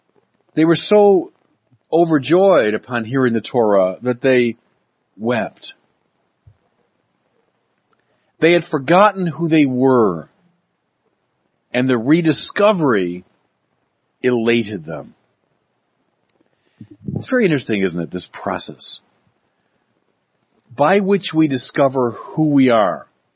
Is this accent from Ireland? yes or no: yes; Ireland; I'm Irish. It means a lot to the Irish, you know, the story of the Irish emigration because of struggles back home.